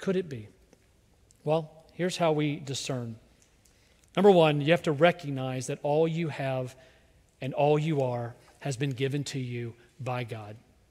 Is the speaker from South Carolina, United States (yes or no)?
yes; South Carolina, United States; I grew up in South Carolina. We were 50th in education when I grew up.